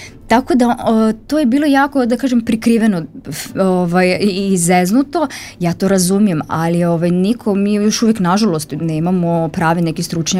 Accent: Prijedor, Republika Srpska, Bosnia & Herzegovina; now in Banja Luka, Bosnia and Herzegovina; ja sam rođena u Prijedoru i srednju školu ekonomsku sam završila tamo.

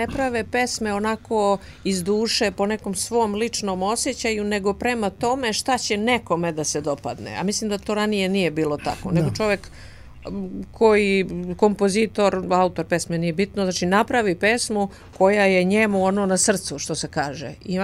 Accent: Šumadija and Western Serbia, Serbia; born there; A inače sam rođena u Dragačevskom kraju, gdje se tradicionalno gaji i poštuje narodna muzika, tradicionalna.

